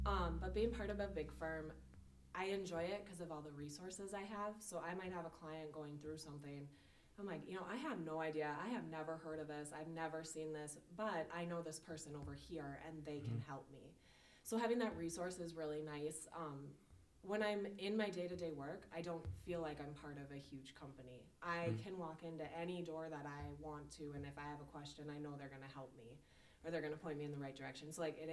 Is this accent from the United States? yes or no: yes; Minnesota, United States; So I actually grew up in Northwest Minnesota. Very, very small town, less than 800 people. Came to NDSU to pursue accounting.